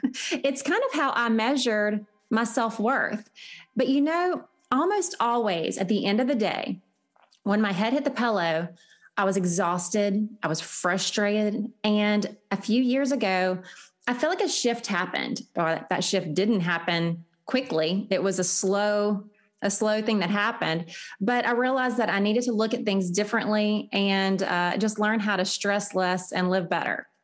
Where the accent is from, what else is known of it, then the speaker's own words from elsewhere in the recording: Southern United States, United States; And maybe it's, you know, I'm from the South and I really enjoy that, you know, rich Southern style, you know, Louisiana food.